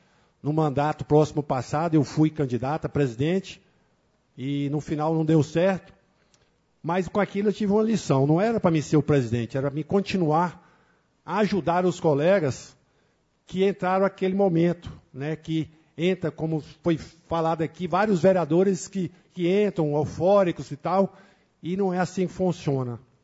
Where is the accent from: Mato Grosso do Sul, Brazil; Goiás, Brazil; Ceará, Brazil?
Goiás, Brazil; Formosa; Nasci aqui em Formosa, sou de filhos fundadores da nossa cidade, Formosa dos Couros, meus avós vieram do Rio de Janeiro e aqui se instalaram, né?